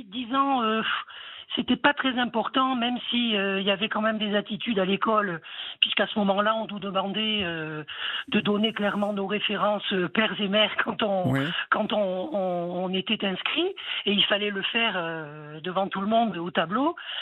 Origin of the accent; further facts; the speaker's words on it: Port Lyautey, Rabat-Salé-Kénitra, Morocco; born there; Je suis née à Port-Lyoté, au Maroc.